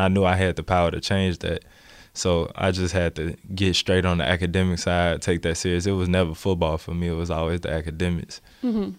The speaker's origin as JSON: {"language": "English", "town": "Gary", "region": "Indiana", "country": "United States", "tie": "born or raised there", "said": "Gary is a tough place to grow up."}